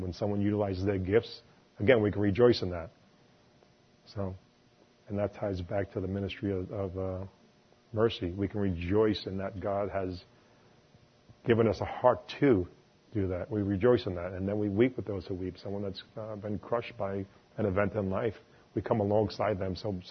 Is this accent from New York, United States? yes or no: yes; New York, United States; And being a New Yorker, you know what it's like.